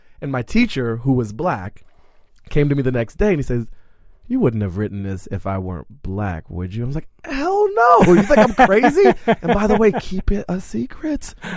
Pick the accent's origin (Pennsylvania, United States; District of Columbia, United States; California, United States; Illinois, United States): District of Columbia, United States; Washington; I grew up in Columbia Heights in Washington, D.C. during the 80s.